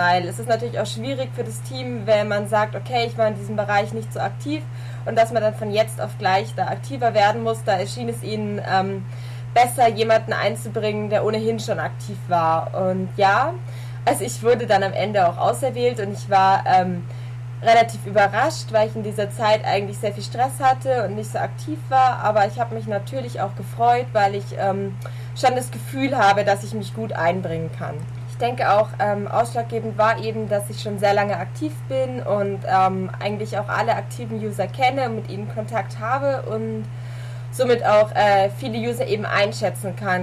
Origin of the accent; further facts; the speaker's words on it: Bavaria, Germany; ich bin 19 Jahre alt und ich komme aus Bayern.